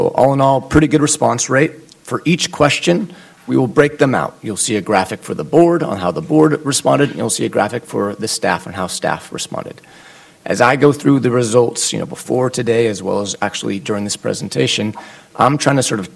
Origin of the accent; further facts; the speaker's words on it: Pacific Northwest, United States; and I'm from the Northwest, and I'm even cold here